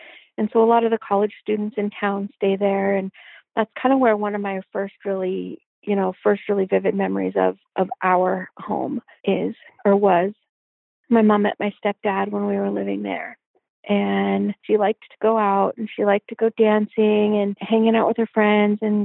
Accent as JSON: {"language": "English", "town": "Olympia", "region": "Washington", "country": "United States", "tie": "born there", "said": "I was born in Olympia, Washington in 1973, June 1973. And Olympia is about 10, 15 miles outside of the Nisqually Reservation."}